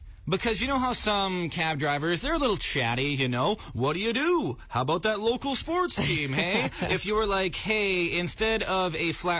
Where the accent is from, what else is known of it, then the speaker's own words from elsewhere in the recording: Canada; I am Canadian, and mac and cheese is a big part of our lives.